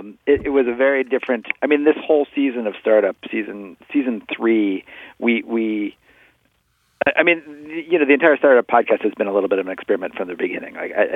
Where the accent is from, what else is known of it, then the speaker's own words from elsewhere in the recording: Cincinnati, Ohio, United States; since I was born, you know, since growing up in Cincinnati and then all the way till now